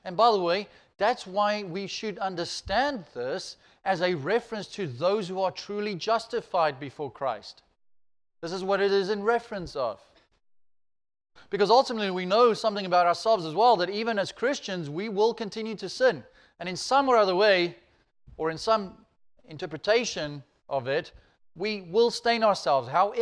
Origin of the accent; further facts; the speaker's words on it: Alberton, Gauteng, South Africa; there was this lovely roadhouse in the town I grew up in Alberton called the Caspar.